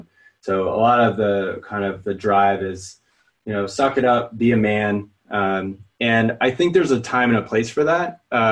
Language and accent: English; Vermont, United States; moved away as an adult; also born or lived in New Hampshire / Massachusetts; I grew up in Vermont, New Hampshire, and went to high school in Massachusetts for 2 years